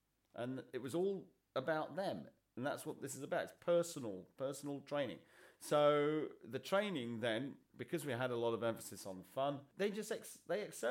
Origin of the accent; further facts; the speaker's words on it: England, United Kingdom; I mean, obviously being English, I like football.